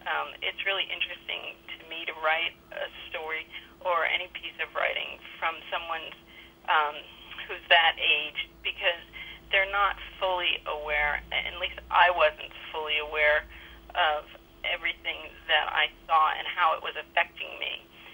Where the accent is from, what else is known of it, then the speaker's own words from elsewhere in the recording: New York, United States; growing up in New York in the 70s was a difficult period. I had a commercial loft.